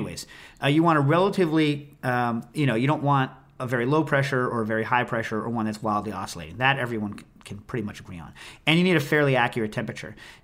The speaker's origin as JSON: {"language": "English", "country": "United States", "said": "I'm an American."}